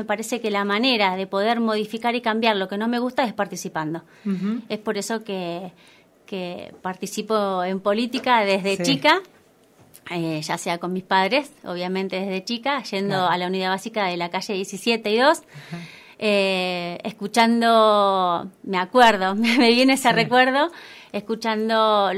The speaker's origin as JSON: {"language": "Spanish", "town": "General Pico", "region": "La Pampa", "country": "Argentina", "tie": "born or raised there", "lives_now": "Santa Rosa, Argentina", "said": "Yo soy de Pico, nacida en Pico. Nacida y criada en Pico. Adoptada por Santa Rosa cuando me vine a estudiar abogacía."}